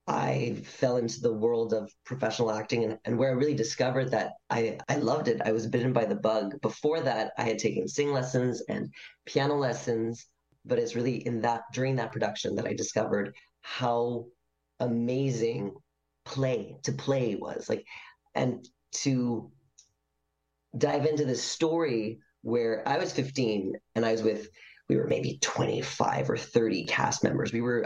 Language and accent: English; Quebec City, Quebec, Canada; I grew up in Quebec City